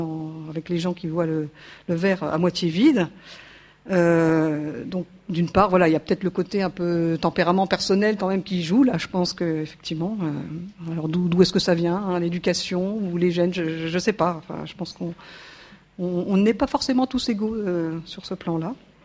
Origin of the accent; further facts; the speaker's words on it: Grand Est, France; Moi, je suis Lorraine. On me le demandait tout à l'heure. Voilà, donc je ne suis pas de la région, je ne suis pas parisienne non plus.